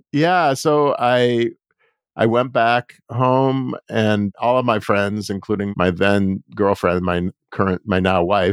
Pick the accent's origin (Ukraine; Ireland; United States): United States; Los Angeles, California; I'm from Los Angeles, and I went to UCLA as an undergrad.